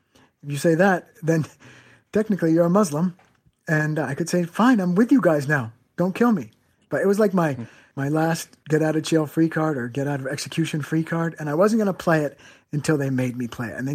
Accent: United States; I read that, and I'm like, wait, I'm the American journalist prisoner in Syria

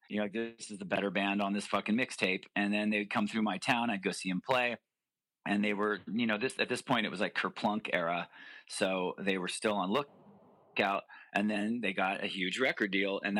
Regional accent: Santa Barbara, California, United States; it was like … growing up in Santa Barbara.

